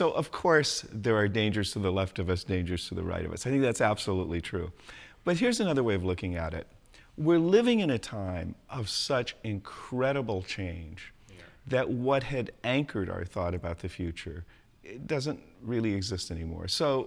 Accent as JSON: {"language": "English", "region": "California", "country": "United States", "tie": "born or raised there", "also_born_or_lived": "Colorado", "said": "growing up in California, living in Colorado, I could talk about, say, the Sierra Mountains"}